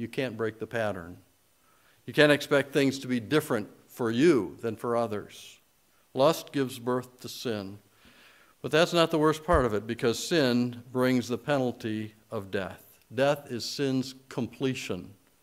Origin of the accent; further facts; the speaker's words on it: Michigan, United States; I grew up in Michigan where we say err.